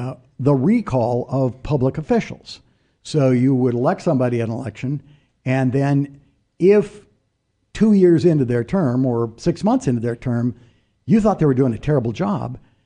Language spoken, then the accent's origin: English; Arizona, United States; they'd say, where are you from? And I'd say, Arizona.